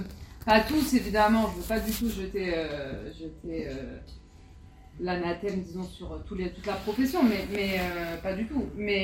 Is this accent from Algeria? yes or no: yes; Algeria; Moi, je viens d'Algérie, j'ai grandi en Algérie, et en Algérie, on a été éduqués avec la Palestine au cœur.